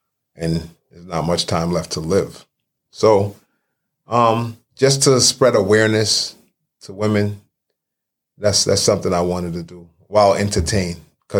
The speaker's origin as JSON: {"language": "English", "town": "Brooklyn", "region": "New York", "country": "United States", "tie": "born or raised there", "said": "born and raised in Brooklyn, New York, East Flatbush / Canarsie section. Parents from Barbados and Trinidad, but I was raised in Brooklyn."}